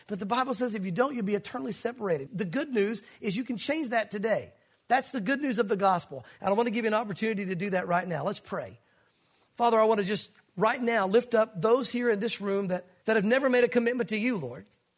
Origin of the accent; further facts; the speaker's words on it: the South, United States; It's cultural, gang. We grew up in the South. This is America. We grew up going to church.